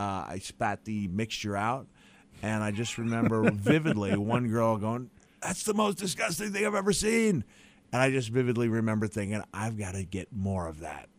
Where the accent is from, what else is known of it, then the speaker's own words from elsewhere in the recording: New York, United States; Well, I knew I'd get a certain amount of comps, but I'm from New York, so I knew a place would be rocking with … friends and family.